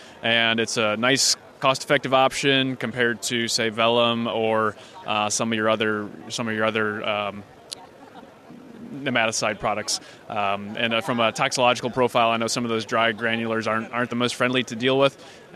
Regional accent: Midland, Michigan, United States; Yeah, so I'm from Midland, Michigan. Grew up on a farm there, corn, soybeans, sugar beets

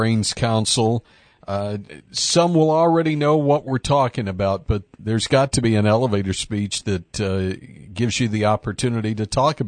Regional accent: Texas, United States; And growing up in Texas, I mean, obviously, we've seen some of those challenges in the past.

